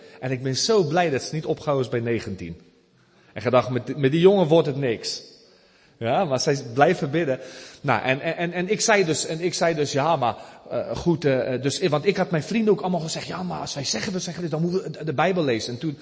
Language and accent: Dutch; South Africa; Ik ben geboren in Zuid-Afrika. Vertel ik even van Nederlandse ouders. En ik ben daar opgegroeid, naar school gegaan.